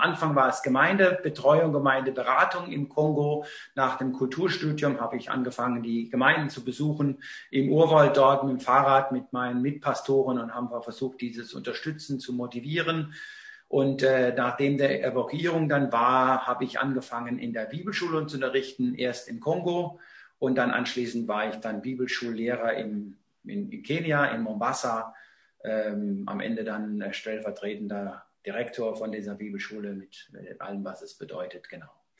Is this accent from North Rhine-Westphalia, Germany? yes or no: no; Saarland, Germany; Ich bin aufgewachsen im Saarland, bin also ein Saarländer, von Gemeinde her im Pfälzischen Gemeinschaftsverband, Stadtmission Zweibrücken. Das war meine geistliche Heimat.